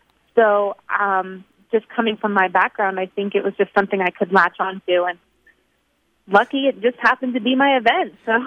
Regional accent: Warrenton, Virginia, United States; I grew up in a town about probably an hour southwest of D.C., Warrenton, Virginia.

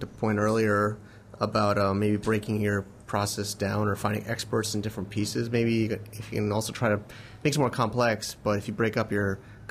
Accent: United States; we're two American white men, right?

